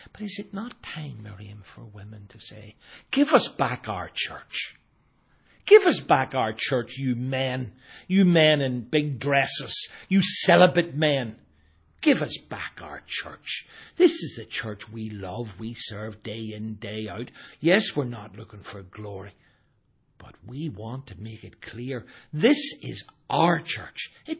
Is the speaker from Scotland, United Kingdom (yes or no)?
no; Belfast, Northern Ireland, United Kingdom; Growing up in Belfast and the Troubles and so on